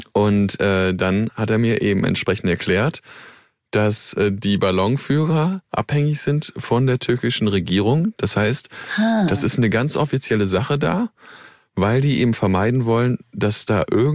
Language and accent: German; North Rhine-Westphalia, Germany; das Phantasialand in Köln. Ich bin dort in der Gegend groß geworden.